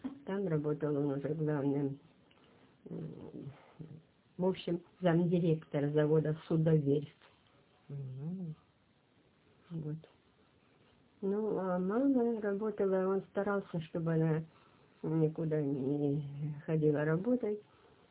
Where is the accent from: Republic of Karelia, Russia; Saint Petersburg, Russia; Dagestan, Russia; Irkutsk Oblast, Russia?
Saint Petersburg, Russia; Sestroretsk; born there; Город Сестрорецк.